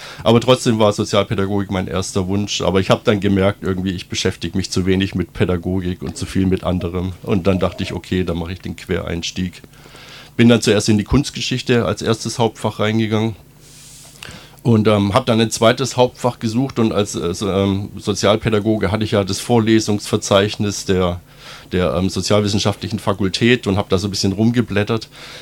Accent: Böblingen, Baden-Württemberg, Germany; born there; ich bin 1967 in Böblingen geboren, habe es in meinem Leben immerhin bis Tübingen geschafft, also ich gehöre quasi zum deutschen Jet-Set, und bin dann nach dem Zivildienst nach Tübingen zum Studium gekommen, Sozialpädagogik.

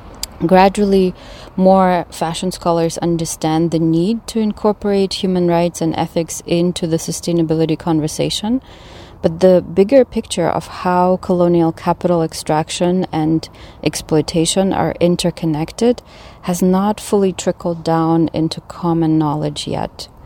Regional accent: Canada; now in Denmark; I'm currently teaching fashion studies at the University of Southern Denmark, SDU, but I'm originally from Canada

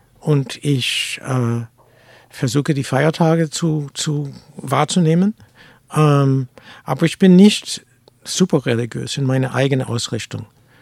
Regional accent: United States; German is a second language; ich habe genauso viel Recht, das zu sagen, als Amerikaner.

